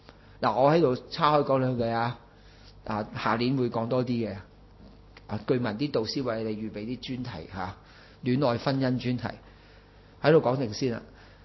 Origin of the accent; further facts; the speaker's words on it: China; 即系我哋中国人都有嗰啲说话噶啦